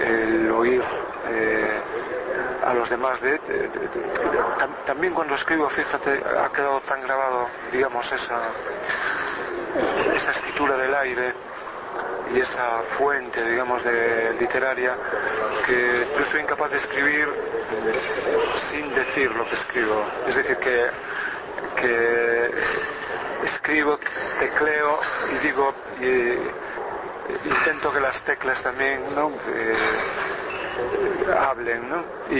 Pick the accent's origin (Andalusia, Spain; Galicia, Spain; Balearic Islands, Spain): Galicia, Spain; Con la historia de mi pueblo, una historia en la que los caminos, los caminos más abiertos eran los caminos del mar, los caminos de la emigración